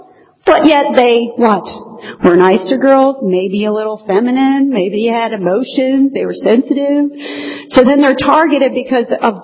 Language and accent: English; Virginia, United States; I'm from Virginia, where we had party lines, so sometimes you had to go over to the neighbor's house.